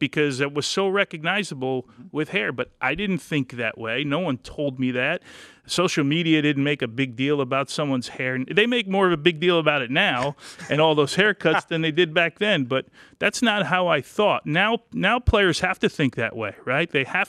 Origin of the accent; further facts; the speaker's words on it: Kearny, New Jersey, United States; Yeah, I mean, I was a kid from New Jersey. I fought my way out of Kearney